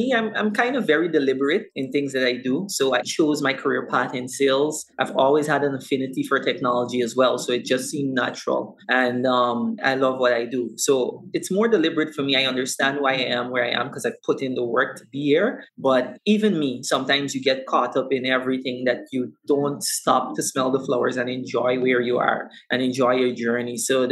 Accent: Guyana; I'm from Guyana. And yes, we are part of South America.

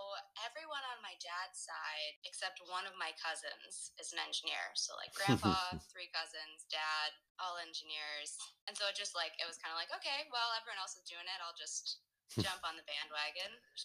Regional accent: Pittsburgh, Pennsylvania, United States; I was born and raised in Pittsburgh. Spent the first 22 years of my life living in Pennsylvania.

